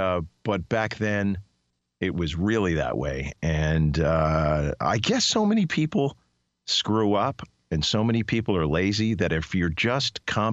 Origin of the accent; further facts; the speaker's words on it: Boston, Massachusetts, United States; also born or lived in New York; Yeah, I was born in New York, but all my formative years were in Boston, and 15 years in Boston.